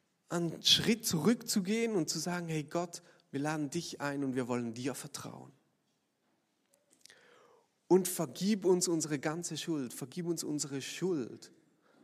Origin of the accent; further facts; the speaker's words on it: Switzerland; natürlich als Schweizer, wenn man immer genügend zu essen hat